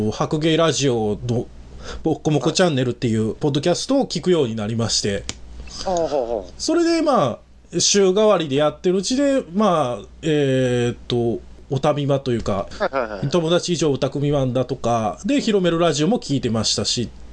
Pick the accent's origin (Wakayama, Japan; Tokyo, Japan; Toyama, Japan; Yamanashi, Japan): Wakayama, Japan; also born or lived in Osaka; 僕自身はその1年半ぐらい前にちょっと大阪から離れたんですけど、はい、離れて、まあ、地元の和歌山の南の方に戻っちゃったんですけれども、